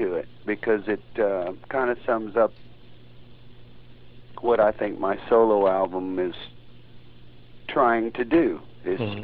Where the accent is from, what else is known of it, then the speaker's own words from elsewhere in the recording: St. Joseph, Missouri, United States; I'm also involved in a project for a Catholic church in St. Joseph, Missouri, that's my hometown. And that's the school that I went to and the church that my parents and I went to.